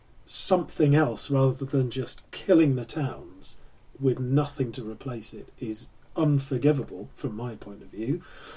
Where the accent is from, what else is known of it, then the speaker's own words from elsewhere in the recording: Manchester, North West England, United Kingdom; I'm from Manchester. There was a very much a worldview in Manchester